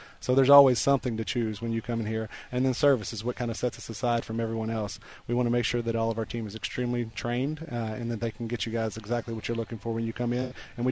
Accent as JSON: {"language": "English", "town": "Bardstown", "region": "Kentucky", "country": "United States", "tie": "born or raised there", "said": "Well, actually, I'm from Bardstown, Kentucky, so I grew up in the bourbon industry."}